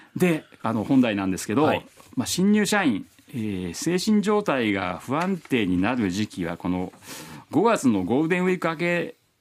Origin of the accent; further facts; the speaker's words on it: Kansai, Japan; で私関西育ちで